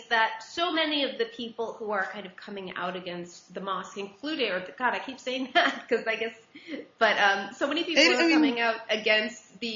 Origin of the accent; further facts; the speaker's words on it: United States; purports to represent me as an American Jew